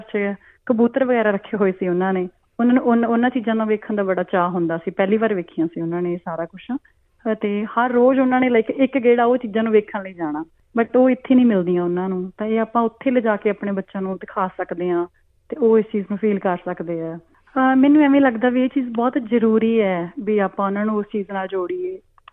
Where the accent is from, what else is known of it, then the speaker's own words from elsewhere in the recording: Bathinda, Punjab, India; and ਮੈਂ ਬਿਲਕੁਲ traditional ਪਿੰਡ ਤੋਂ ਹਾਂ, ਬਠਿੰਡੇ ਤੋਂ ਹੈਗਾ ਮੇਰਾ ਪਿੰਡ, ਉੱਥੇ ਹੈਗਾ